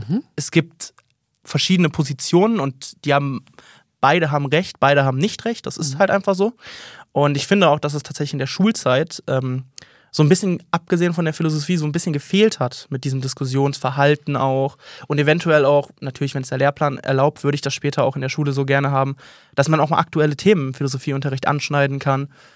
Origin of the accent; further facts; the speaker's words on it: Düsseldorf, North Rhine-Westphalia, Germany; Ist vielleicht als Düsseldorfer auch verständlich